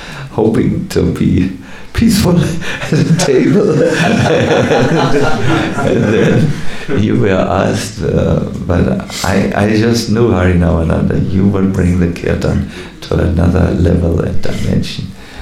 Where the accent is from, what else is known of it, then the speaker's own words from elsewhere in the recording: North Germany, Germany; English is a second language; I come from North Germany, and we are a little honest always.